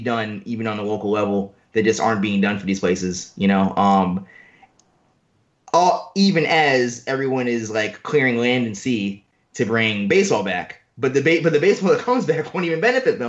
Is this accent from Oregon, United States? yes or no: no; New York City, New York, United States; as a native New Yorker, I'm not from the South Bronx